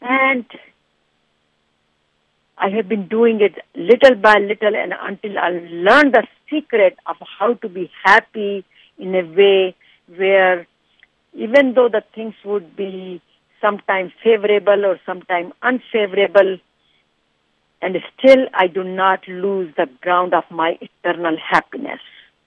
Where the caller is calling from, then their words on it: San Francisco, California, United States; From San Francisco, California.